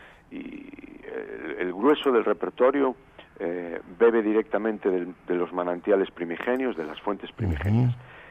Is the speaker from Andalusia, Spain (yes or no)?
no; Galicia, Spain; decimos que somos gallegos de Galicia, claro, de la Galicia de verdad.